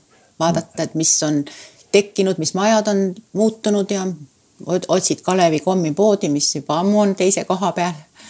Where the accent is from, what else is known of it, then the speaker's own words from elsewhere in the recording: Saare County, Estonia; aga ma olen saarlane, mast ja siis, aga sa oled ka eestlane